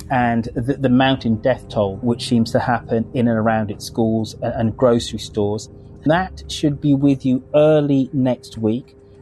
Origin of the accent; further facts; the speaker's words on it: United Kingdom; as a Brit, as a British citizen, this isn't my fight.